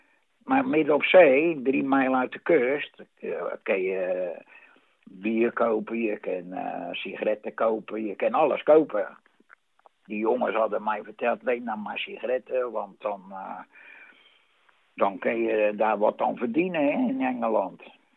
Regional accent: Vlaardingen, South Holland, Netherlands; Want ik kom uit Vlaardingen, dat is officieel. En dat is in Aringstad.

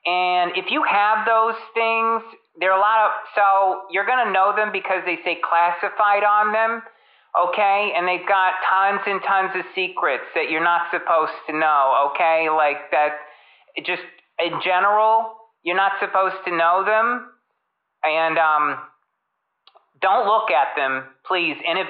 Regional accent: United States; You're an American and I'm an American, but you know, you're not American.

